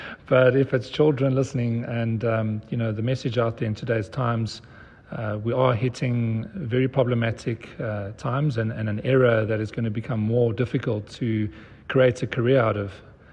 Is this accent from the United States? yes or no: no; South Africa; I'm South African and based in South Africa.